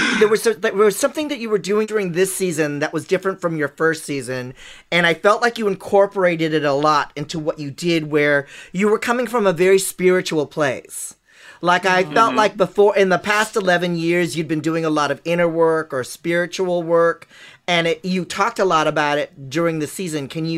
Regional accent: California, United States; I, you know, I'm Filipino and I grew up in California, so I'm all about the woo-woo.

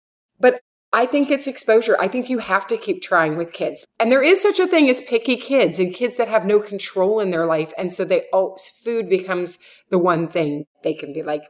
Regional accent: Kentucky, United States; I'm from Kentucky. My grandparents were into farming, growing their own food.

